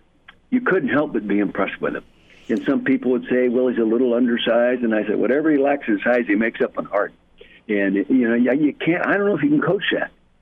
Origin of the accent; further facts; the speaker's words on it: California, United States; I was born and raised in the Napa Valley.